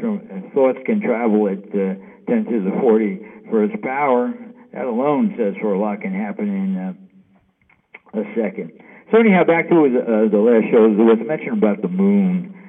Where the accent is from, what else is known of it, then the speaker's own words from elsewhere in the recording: New York, United States; hey, I'm from New York, doing a show out of New York, you know, in New York.